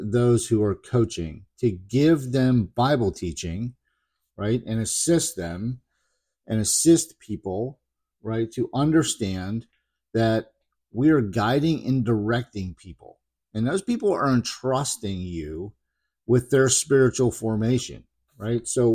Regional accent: Pittsburgh, Pennsylvania, United States; I grew up in Pittsburgh, spent 22 years in emergency medicine as a paramedic

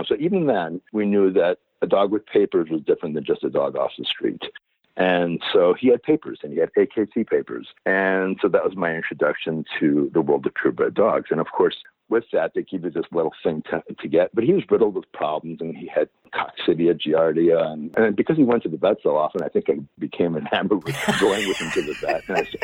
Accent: Cleveland, Ohio, United States; I was a kid growing up in Cleveland, Ohio, with a very non-doggy, non-animal family.

